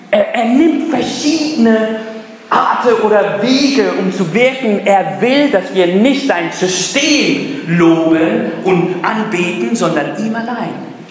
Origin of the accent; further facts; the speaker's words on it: Pakistan; now in Germany; Ich bin Pakistaner, ich habe auch einen deutschen Ausweis. Ich sehe mich auch als Deutsch